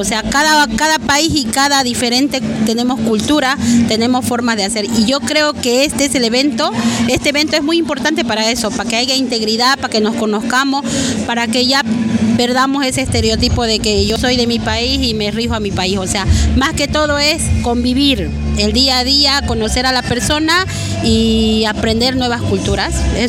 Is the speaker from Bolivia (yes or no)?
yes; Bolivia; now in Spain; aquí en el País Vasco vemos muchas nacionalidades, y es muy importante porque así como vienen los de Filipinas, los de Marruecos, los de País Vasco, nosotros los boliviano